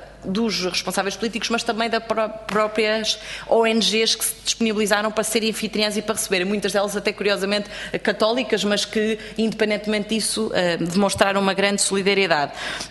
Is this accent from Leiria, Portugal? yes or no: yes; Marinha Grande, Leiria, Portugal; eu sou natural da Marinha Grande e no meu concelho esse tipo de situações não se coloca